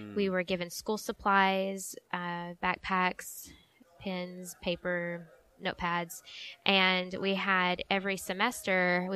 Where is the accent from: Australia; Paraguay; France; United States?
United States; Mustang, Oklahoma; Yes, I grew up in Mustang.